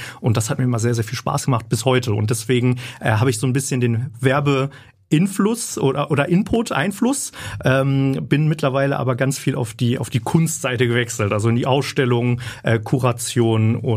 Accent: Bochum, North Rhine-Westphalia, Germany; Ich komme aus Bochum. Habe dort klassisch mein Abitur gemacht

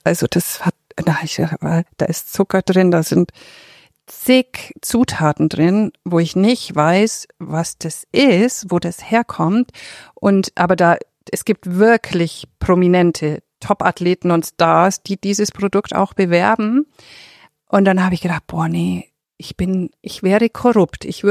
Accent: Augsburg, Bavaria, Germany; Also hier brauche ich hier Augsburg. Das ist meine Heimat. Ich war auch mal weg. Ich habe ja in Düsseldorf gewohnt, 2 Jahre. Ich bin wieder nach Hause.

